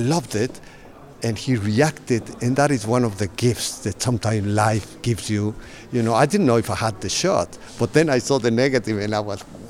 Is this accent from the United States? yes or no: no; Mexico; and I'm from Mexico.